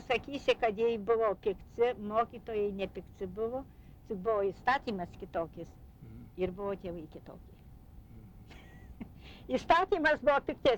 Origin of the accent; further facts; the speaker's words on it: Dzūkija, Lithuania; nu mes tai lietuviai tai nebuvo, mes dzūkai buvo